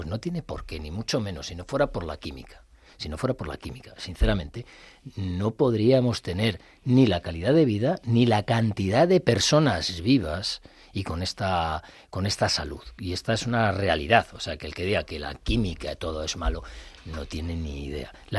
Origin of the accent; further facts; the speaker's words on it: Madrid, Community of Madrid, Spain; Y sí, soy madrileño, pero me siento profundamente extremeño, verato, de la zona de la Vera. Lo llevo a gala.